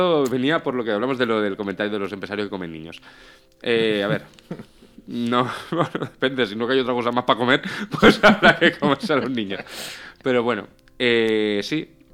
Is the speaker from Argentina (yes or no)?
no; Valencia, Valencian Community, Spain; Yo soy muy valenciano, es decir, y no díscolo ni tal, me encanta mi ciudad, me encanta mi gente, me encanta mi cultura